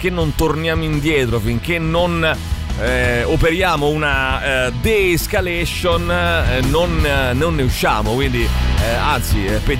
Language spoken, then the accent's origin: Italian; Apulia, Italy; anche io sono un pugliese cafone